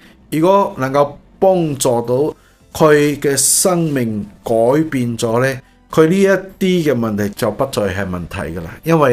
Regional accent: China; 呢、这个酒喺我哋中国人入边咧就比较冇咁严重吓

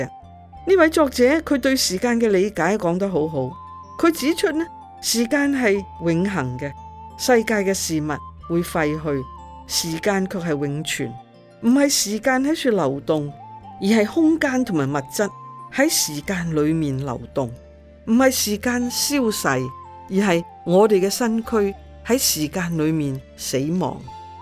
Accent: Hong Kong; Chinese is a second language; 我们香港人过去是用了一生的工作时间，只能够很辛苦地换到一间蜗居

